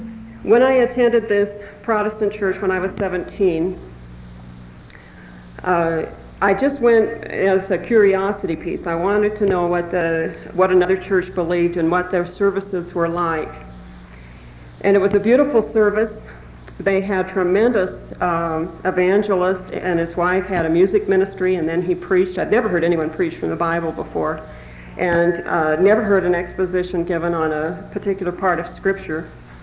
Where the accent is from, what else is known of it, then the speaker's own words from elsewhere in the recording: Salt Lake City, Utah, United States; born there; I was born in Salt Lake City. My parents were married in the Salt Lake Temple